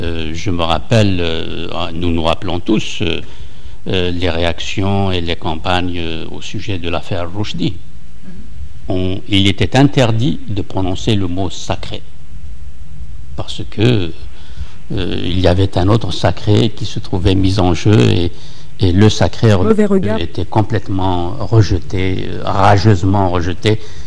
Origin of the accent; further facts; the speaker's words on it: Algeria; moved away; j'ai grandi dans l'Algérie coloniale et que j'ai l'expérience depuis mon adolescence au collège et au lycée en Algérie même de l'exclusion.